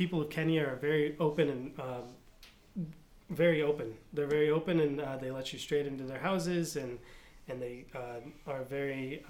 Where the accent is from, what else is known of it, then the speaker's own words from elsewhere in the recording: Springfield, Illinois, United States; I born and raised in Springfield, Illinois, went to Springfield High School, went to University of Illinois in Springfield.